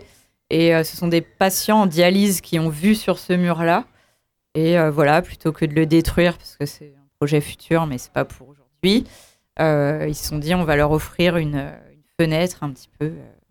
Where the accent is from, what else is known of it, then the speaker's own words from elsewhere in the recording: Le Mans, Pays de la Loire, France; On est originaire du Mans, donc on revenait de nos études respectives dans notre ville natale.